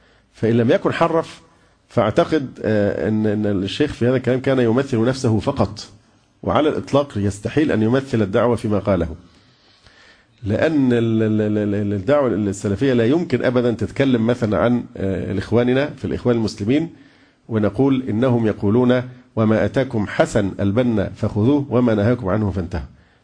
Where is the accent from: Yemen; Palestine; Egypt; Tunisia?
Egypt; فإحنا مواطنون، مش إحنا جنسيتنا مصرية، خلاص بنمارس حقنا